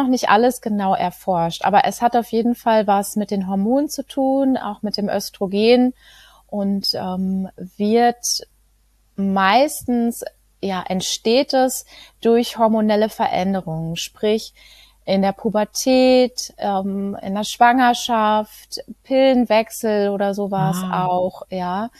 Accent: Greven, North Rhine-Westphalia, Germany; ich komme aus Greven, ich bin 38 Jahre alt

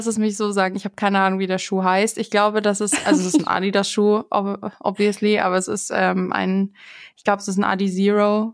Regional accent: Herrsching, Bavaria, Germany; Also in Herrsching geht der los, wo ich herkomme.

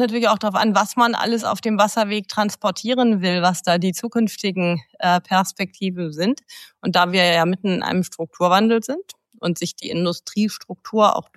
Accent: Hamburg, Germany; Ich bin im Norden in Hamburg aufgewachsen.

